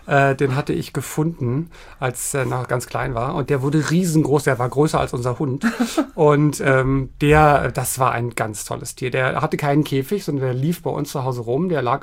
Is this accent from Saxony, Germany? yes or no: no; Berlin, Germany; ich bin ja in West-Berlin groß geworden